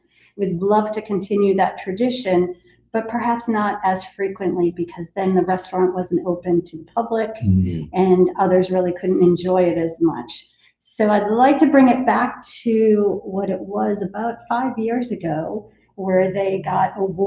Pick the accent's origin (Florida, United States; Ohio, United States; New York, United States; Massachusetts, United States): Massachusetts, United States; Burlington; So from when I grew up in Burlington, Mass, I worked at, well, before Burlington, well, in Burlington.